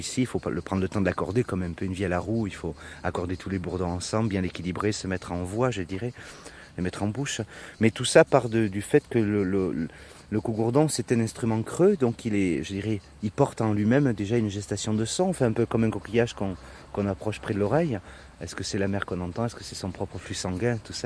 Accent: Provence-Alpes-Côte d'Azur, France; Je suis provençal, j'avais pas m'amuser à faire ça

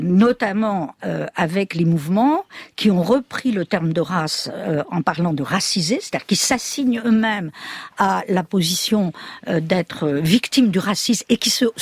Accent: France; je suis française.

